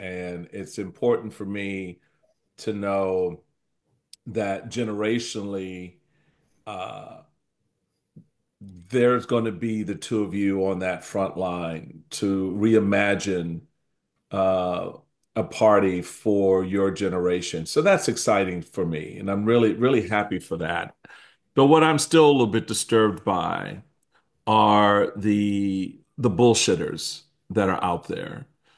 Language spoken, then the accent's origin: English; Washington, District of Columbia, United States; the community where I grew up here in Washington, D.C.